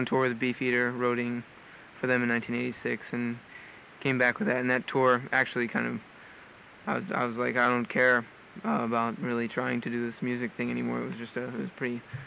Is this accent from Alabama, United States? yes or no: no; Rockville, Maryland, United States; I come from Rockville, Maryland. It's right outside the Beltway.